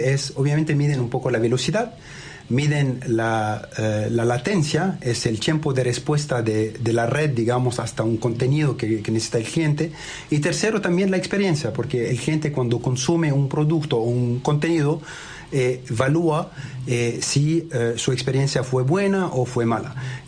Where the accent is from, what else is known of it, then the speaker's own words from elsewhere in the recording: France; Spanish is a second language; also born or lived in Lebanon; now in Chile; Sí, nací en el Líbano, crecí en Francia y, como le decía, yo viajé en varios países de Latinoamérica.